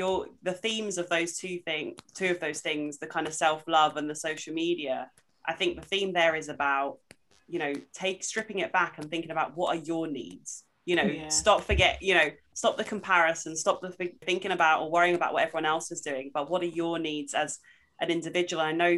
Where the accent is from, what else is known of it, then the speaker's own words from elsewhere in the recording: East of England, United Kingdom; now in Cambridgeshire, United Kingdom; I grew up in Suffolk, so I wasn't in a big city. I was one of very few brown faces. I'm in Cambridgeshire now.